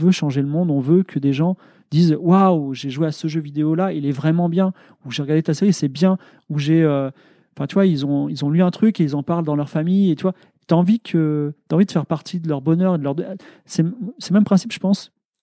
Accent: France; je suis français. Je veux dire, on est dans un pays où on meurt pas de faim, tu vois.

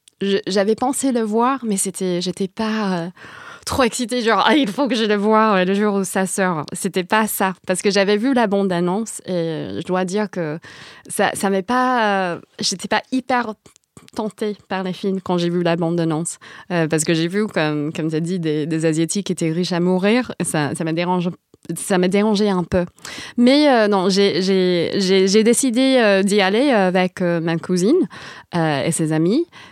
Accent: California, United States; French is a second language; En fait, je viens de Californie, je suis américaine.

